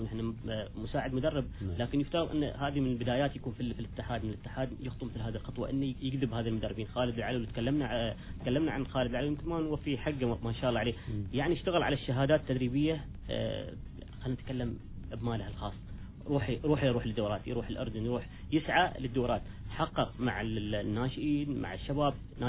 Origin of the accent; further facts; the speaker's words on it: Oman; احنا كعمانيين